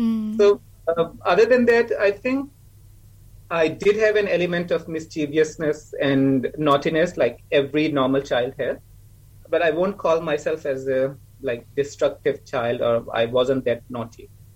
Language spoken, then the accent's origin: English; Pakistan; I received my early education from one of the best schools of that time, of my time, in my hometown. It's called Sasiyat School and College.